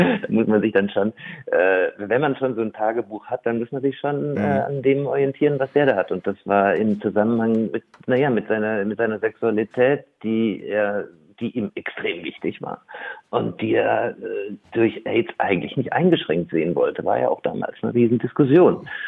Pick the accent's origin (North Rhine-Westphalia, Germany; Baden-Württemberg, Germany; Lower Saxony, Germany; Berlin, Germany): Baden-Württemberg, Germany; Karlsruhe; Ich komme ja selber aus Karlsruhe.